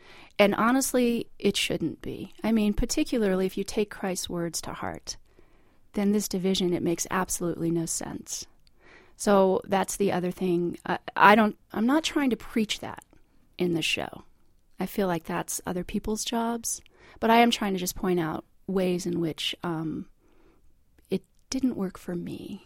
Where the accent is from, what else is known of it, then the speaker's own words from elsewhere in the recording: United States; I'm very proud of being an American.